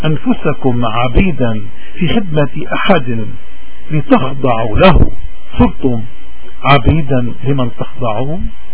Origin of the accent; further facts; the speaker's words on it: Lebanon; تسلحنا به كلبنانيين منذ 7000 سنة ولازلنا